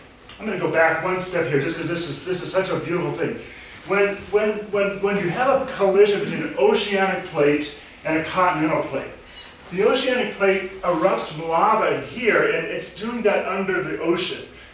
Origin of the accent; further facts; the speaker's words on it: Los Angeles, California, United States; as my partner from San Francisco always reminds me, I grew up in Los Angeles